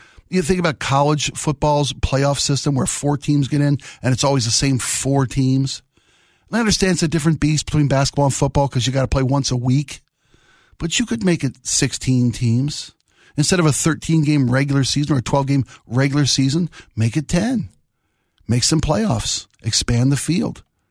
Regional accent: Mid-Atlantic, United States; I was born and raised in the Mid-Atlantic where lacrosse is the spring sport, not baseball.

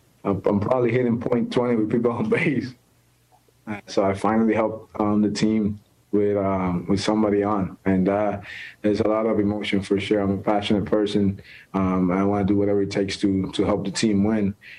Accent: Puerto Rico; Of course. I'm from Puerto Rico, man. Of course.

